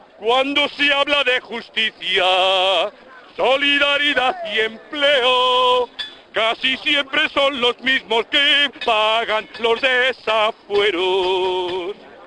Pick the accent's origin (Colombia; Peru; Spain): Spain; Madrid, Community of Madrid; soy madrileño.